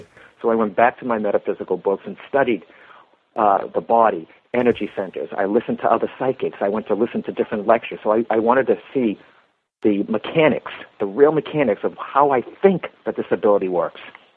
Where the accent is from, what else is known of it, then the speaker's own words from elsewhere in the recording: Boston, Massachusetts, United States; I was raised in Boston, Mass, and Irish-Italian Catholic, and I was one of five children.